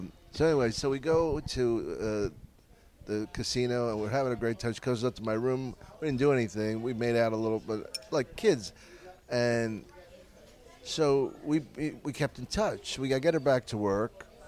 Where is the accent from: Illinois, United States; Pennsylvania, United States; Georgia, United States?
Pennsylvania, United States; Philadelphia; But, you know, I'm from Philly